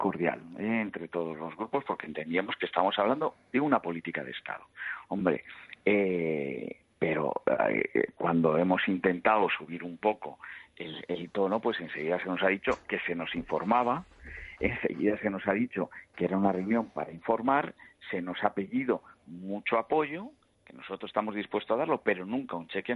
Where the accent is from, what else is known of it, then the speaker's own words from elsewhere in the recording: Ávila, Castile and León, Spain; Soy de Ávila. Soy de Ávila y los de Ávila pues estamos destinados a lo difícil, ¿verdad?